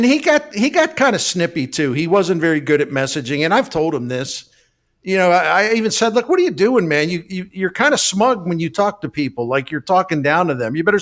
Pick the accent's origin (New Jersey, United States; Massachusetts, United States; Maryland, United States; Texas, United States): Maryland, United States; Baltimore; as a kid growing up in Baltimore, I thought, well, it'll be like this forever.